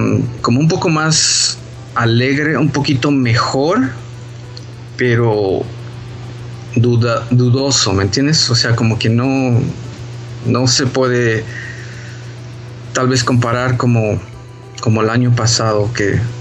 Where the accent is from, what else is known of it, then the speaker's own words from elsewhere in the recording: Mexico City, Mexico; born there; yo nací en la Ciudad de México, mi esposa es de Puebla, y mi papá es de Puebla, y siempre íbamos a Puebla